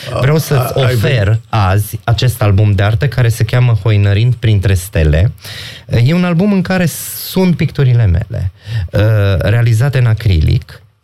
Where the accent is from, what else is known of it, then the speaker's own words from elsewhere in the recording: Cluj County, Romania; Sunt o doamnă din Ardeal, dumneavoastră sunteți de la noi, din Mureș, noi suntem din Cluj, suntem la 60 de kilometri distanță